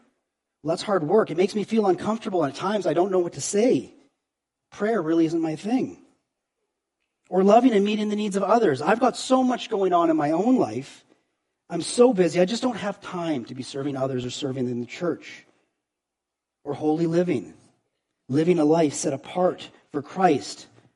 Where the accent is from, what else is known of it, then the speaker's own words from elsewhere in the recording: Canada; Yes, I'm Canadian. But my family never played hockey. I never played it growing up.